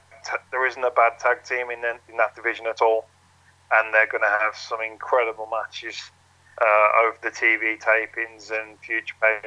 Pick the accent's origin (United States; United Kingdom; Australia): United Kingdom; Absolutely chuffed for Pac, you know, being British, and you know, we want a British star